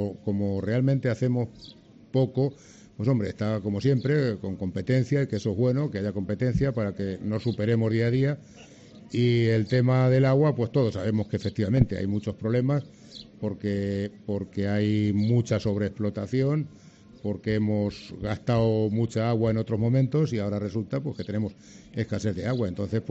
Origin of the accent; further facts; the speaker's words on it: Manzanares, Castilla-La Mancha, Spain; Como soy manzanareño y ejerzo de manzanareño, me gusta mi pueblo. Y llevo 38 ferias, que soy de los más veteranos.